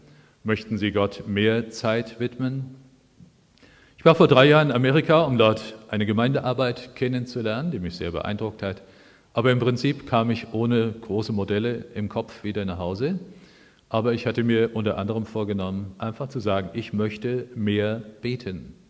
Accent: Hesse, Germany; im Taunus, wo ich herkomme

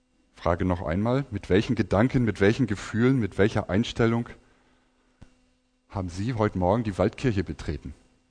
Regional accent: Northern Germany, Germany; Als Norddeutscher, der nie Hannover, den Breitengrad von Hannover übertreten hat, kam ich das erste Mal nach Köln

